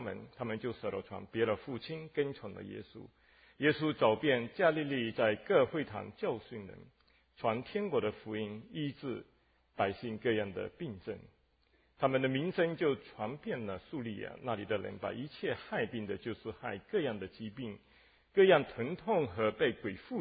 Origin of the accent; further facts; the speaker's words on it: Malaysia; accent: Fuzhou-accented Mandarin; 我是马来西亚来的啊。我这个国语是福州话的国语啊，所以请大家见谅。就是说我的国语不是标准的